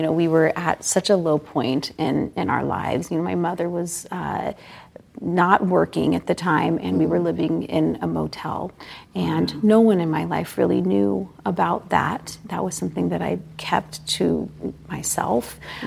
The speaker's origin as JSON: {"language": "English", "town": "San Pedro", "region": "California", "country": "United States", "tie": "born or raised there", "said": "growing up in San Pedro, California, and being one of six children"}